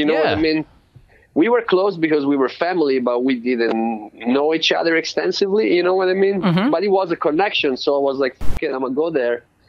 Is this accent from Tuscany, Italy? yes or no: yes; Florence, Tuscany, Italy; born there; English is a second language; moved away as an adult; also born or lived in London; Well, I was born in Florence, Italy.